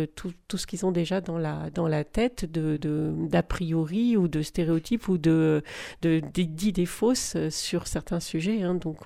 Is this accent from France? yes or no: yes; Valence, Auvergne-Rhône-Alpes, France; parce que je suis de Valence